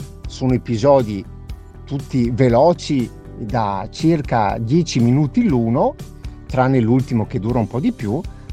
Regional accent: Sinico, Veneto, Italy; io e mio fratello siamo da Sinico

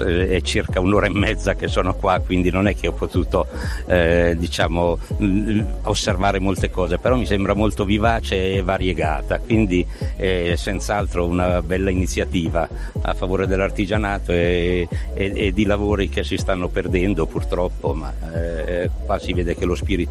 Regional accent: Acqualagna, Marche, Italy; vengo da Qualagna, provincia di Pesaro Urbino, quindi nelle Marche.

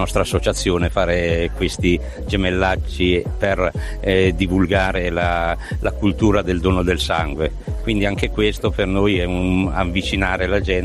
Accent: Acqualagna, Marche, Italy; vengo da Qualagna, provincia di Pesaro Urbino, quindi nelle Marche.

